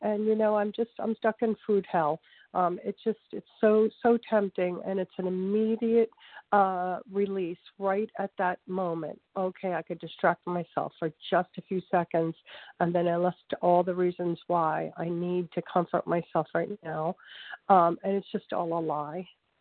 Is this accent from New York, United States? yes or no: yes; New York, United States; I'm from New York.